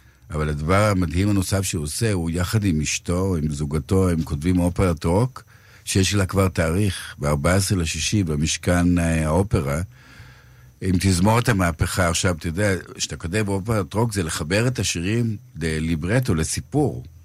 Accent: Galilee, Israel; אני גם בא מהגליל, במקור, וביקור אצל ההורים

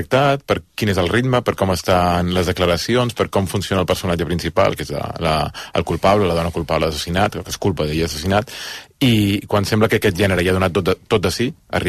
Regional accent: Balearic Islands, Spain; A mi m'encanten les pel·lícules on neva, perquè sóc mallorquí, i com a Mallorca gairebé mai neva, suposo que per això m'agrada tant

